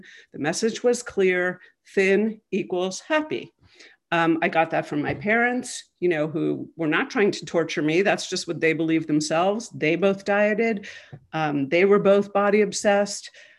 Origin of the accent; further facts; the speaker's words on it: New York, United States; I'm originally from New York. I got into program 33 years ago in New York City.